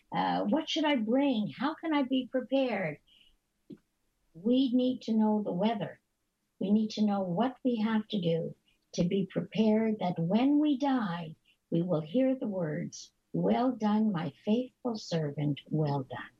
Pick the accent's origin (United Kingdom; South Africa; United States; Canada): Canada; Montreal, Quebec; I come from Quebec, Montreal. And in the area where I was born, we were surrounded by many of the nuns and the priests, because this is a very Catholic province.